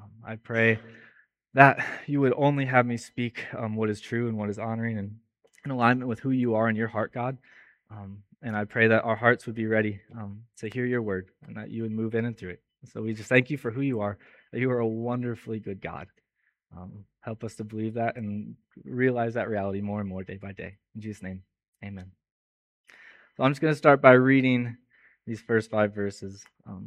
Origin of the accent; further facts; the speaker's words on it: Missouri, United States; now in Australia; I am from the States, the state of Missouri specifically, and I've been in Australia for about a year now